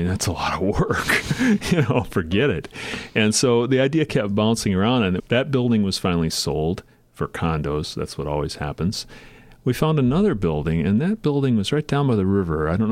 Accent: Red Wing, Minnesota, United States; Red Wing? I'm from Red Wing.

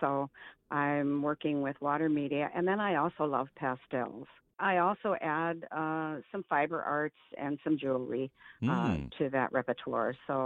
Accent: Chicago, Illinois, United States; born there; I was born originally in Chicago, Illinois, and I'm a transplant up here in the Northwest.

